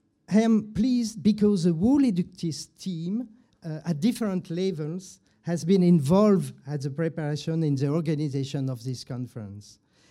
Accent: Lyon, Auvergne-Rhône-Alpes, France; I am from Lyon

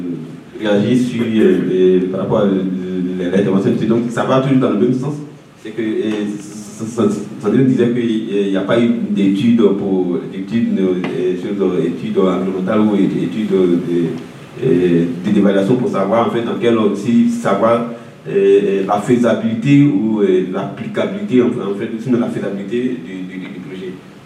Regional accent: Côte d’Ivoire; Mais le problème, c'est que moi, en tant qu'Ivoirien, quand je vais là-bas

